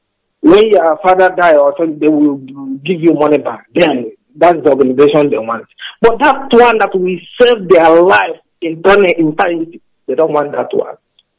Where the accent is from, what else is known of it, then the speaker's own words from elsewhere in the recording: Olo, Nigeria; now in Treviso, Italy; I'm from Olo, in Olo local government, Biafra land.